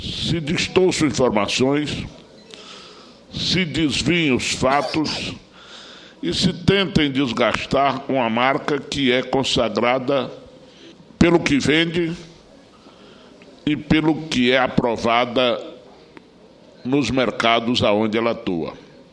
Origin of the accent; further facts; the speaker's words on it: Brazil; como brasileiro, eu tenho o dever e a obrigação de associar-me ao discurso